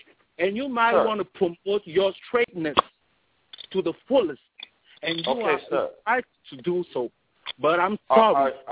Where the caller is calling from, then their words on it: France; And as I told you, I'm calling from France, and I try to do everything to be able to call you guys.